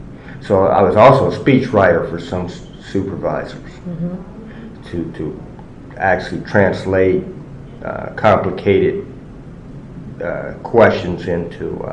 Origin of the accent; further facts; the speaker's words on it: Kansas City, Kansas, United States; I was born in Kansas City, Missouri. After that, I was raised and grew up in Kansas City, Kansas, on the Kansas side.